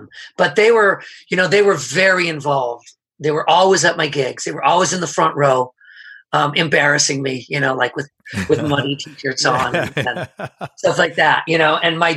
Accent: Cerritos, California, United States; we grew up in Cerritos with Donnie, the drummer, and I was in Fullerton

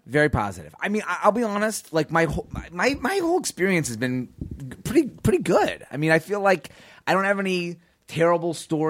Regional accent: Chicago, Illinois, United States; I grew up in Chicago.

